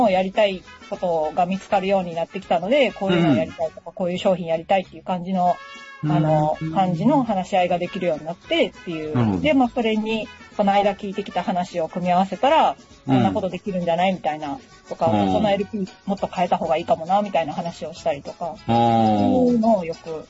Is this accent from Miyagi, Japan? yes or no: no; Osaka, Japan; now in Kyoto, Japan; もともと出身は大阪なんですけど今は京都に住んでて、